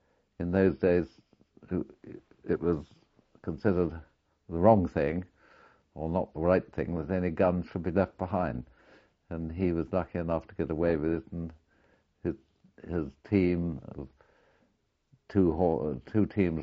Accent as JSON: {"language": "English", "region": "London", "country": "United Kingdom", "tie": "born there", "said": "I was born in London."}